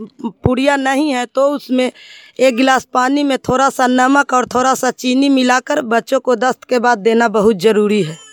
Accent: Sohrapur, Bihar, India; मैं गांव सोहरापुर पंचायत मिर्जापुर प्रखंड हिलसा का निवासी हूं।

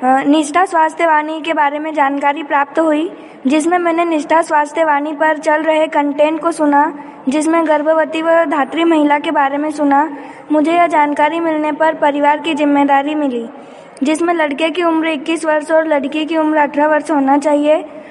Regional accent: Umarda, India; मैं ग्राम उमरदा से हूँ।

